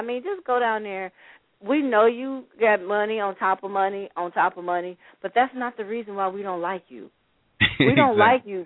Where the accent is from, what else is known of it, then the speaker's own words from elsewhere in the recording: the South, United States; I'm from the South, you know, and even when I go down south, I'm not, you know, trying to make myself make like I'm fit in.